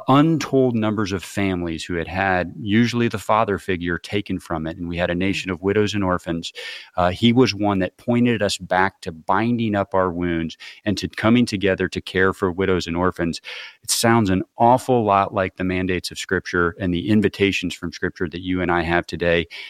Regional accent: Peoria, Illinois, United States; He's also, he came from my home state of Illinois, gave some of his most famous speeches and debates actually in my hometown of Peoria, Illinois.

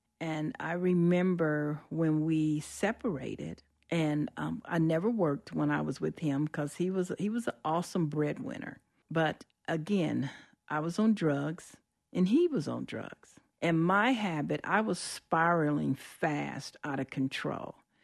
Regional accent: Danville, Illinois, United States; I was born and raised in Danville, Illinois, second oldest of five children.

